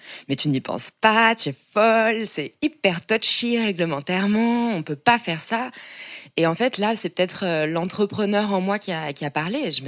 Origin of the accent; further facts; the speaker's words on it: Vichy, Auvergne-Rhône-Alpes, France; j'ai grandi à Vichy, qui est l'eau du thym célestin.